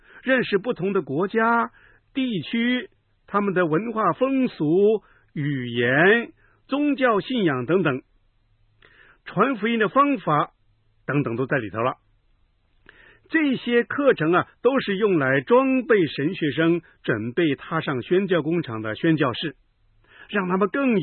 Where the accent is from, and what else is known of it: China